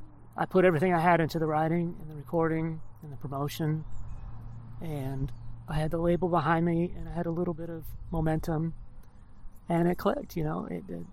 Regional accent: Austin, Texas, United States; by the end of the year, I was playing in my hometown in Austin and nowhere else except Maine, where I used to do bar gigs.

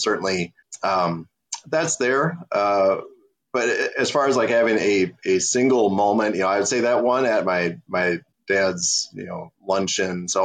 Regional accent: Minnesota, United States; So, I grew up in Minnesota, still live in Minnesota, Catholic family.

